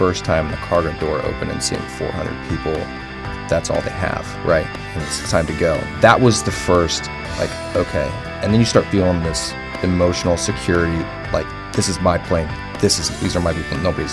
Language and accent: English; Indiana, United States; now in Lewes, United States; I love the Delaware community. I'm from Indiana originally.